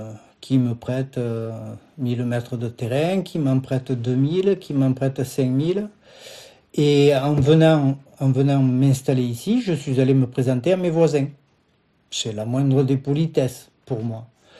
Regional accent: Avignon, Provence-Alpes-Côte d'Azur, France; born there; j'ai 63 ans. Je suis né en 1960 à Avignon.

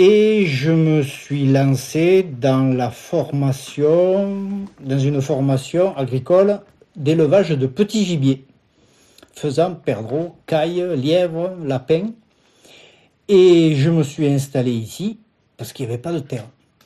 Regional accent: Avignon, Provence-Alpes-Côte d'Azur, France; born there; j'ai 63 ans. Je suis né en 1960 à Avignon.

